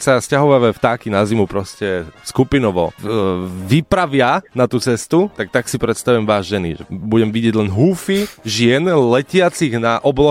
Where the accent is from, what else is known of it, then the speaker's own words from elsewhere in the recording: eastern Slovakia, Slovakia; ja som chalanísko z východu.